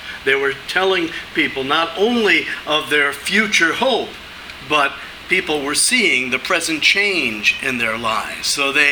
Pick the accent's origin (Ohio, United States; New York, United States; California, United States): New York, United States; Long Island; I grew up on Long Island in New York. Sometimes I would take the Long Island Railroad.